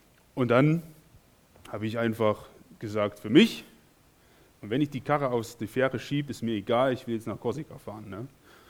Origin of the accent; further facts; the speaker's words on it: Saxony, Germany; hatte das große Glück, in einer christlichen Familie aufzuwachsen, in den 90er Jahren auch in Sachsen.